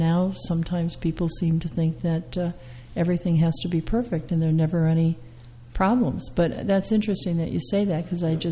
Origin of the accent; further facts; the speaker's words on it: Midwest, United States; now I grew up in the Midwest where you had a small town doctors